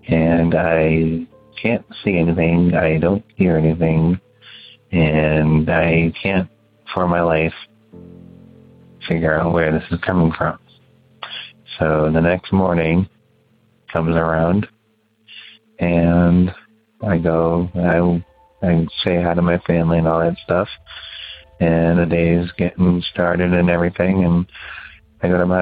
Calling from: Massachusetts, United States; So, anyway … I'm calling from New York, originally from Massachusetts, but the story took place in Houston, Texas

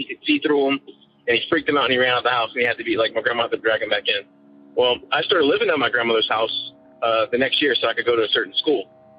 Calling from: Lafayette, Louisiana, United States; I'm calling from Lafayette, Louisiana.

